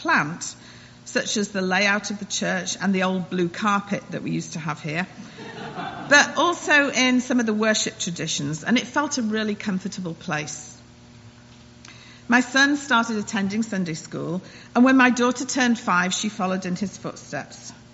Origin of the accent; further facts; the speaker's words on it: England, United Kingdom; now in Stowe, United States; In England, I was brought up in the Congregational Church